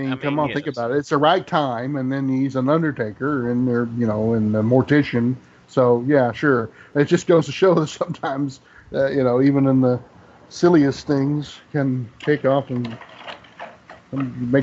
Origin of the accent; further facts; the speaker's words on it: Sherman, Texas, United States; And I actually saw him live as the Punisher here in my hometown of Sherman, Texas.